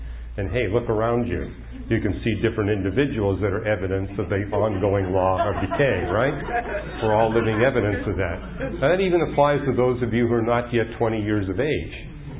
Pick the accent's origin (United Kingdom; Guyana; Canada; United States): Canada; I mean, growing up in Canada, we had all these different names for frost.